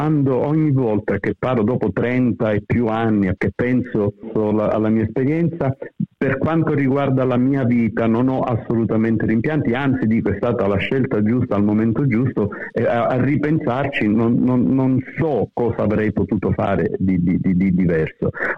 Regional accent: Palermo, Sicily, Italy; born there; Io sono nato a Palermo perché la mia famiglia, da parte di mia madre, erano tutti palermitani, da parte di mio padre erano tutti misseni di Caltanissetta.

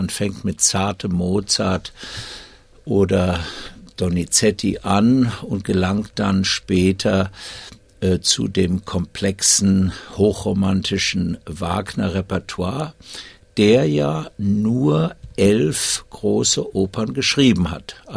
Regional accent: Wiesbaden, Hesse, Germany; Ich bin aufgewachsen in Wiesbaden, noch genauer gesagt in Wiesbaden-Biebrich

